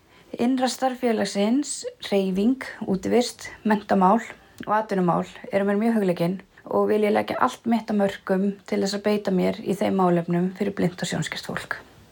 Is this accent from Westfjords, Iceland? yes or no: yes; Drangsnes, Westfjords, Iceland; now in Reykjavík, Iceland; Ég er 32 ára gömul, 2 barna móðir og heilsunetari. Ég er uppalinn á Drangsnesi en hef þó búið í Reykjavík síðastliðin 10 ár.